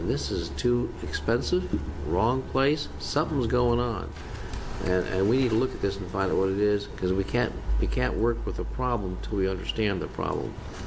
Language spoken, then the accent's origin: English; Ireland; And I'm Irish, too